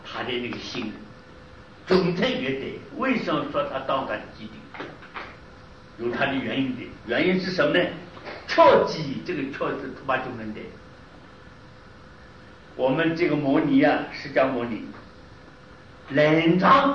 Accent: China; 我们中国人一看了阿僧祇了，无量无数这一了，这个佛教啊，真是不得了

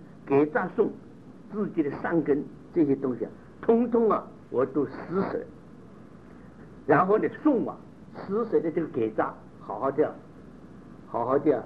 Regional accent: Lhasa, Tibet, China; accent: Lhasa Tibetan; 我们讲这个西藏片子，我们拉萨话鹿靠

